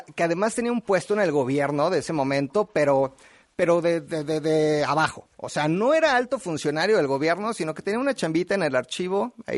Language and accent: Spanish; Mexico City, Mexico; Nací aquí en la Ciudad de México, crecí desde que tengo uso de razón en el corazón de la Condesa, en la calle Ámsterdam, ¿no? Entre Chilpancingo y Tlacíhuatl, en un edificio de 1928